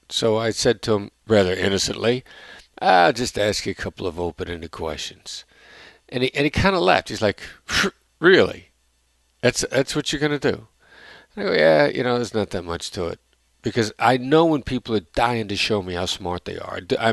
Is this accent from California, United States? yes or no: no; Iowa, United States; I come from this Midwestern blue-collar background, small town in Iowa, where, and I know my accent doesn't sound like a small town in Iowa